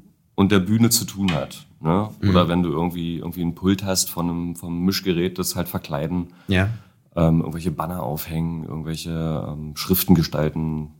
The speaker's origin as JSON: {"language": "German", "town": "Niemegk", "region": "Brandenburg", "country": "Germany", "moved": "yes", "said": "Das nennt sich Niemek, ist eine Autobahnabfahrt von der A9."}